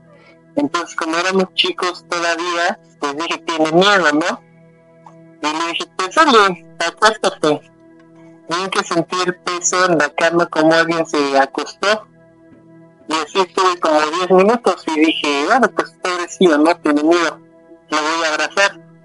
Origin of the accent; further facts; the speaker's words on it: Teziutlán, Puebla, Mexico; Yo soy originario de Teciutlán, Puebla.